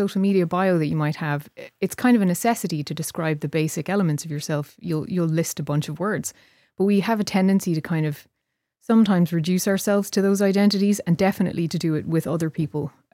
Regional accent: Ireland; you know, I'm Irish like you. And there was something about it that, I mean, I suppose maybe the Irish educational system doesn't necessarily help, because that was in and around the age where we were starting to learn about colonialism

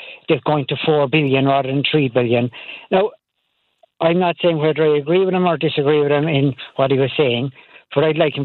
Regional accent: Ireland; I'm Irish myself.

